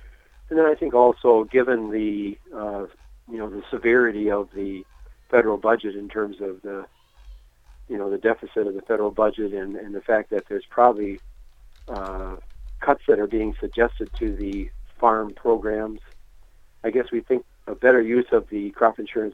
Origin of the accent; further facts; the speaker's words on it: Gaylord, Minnesota, United States; and I'm from Gaylord, Minnesota.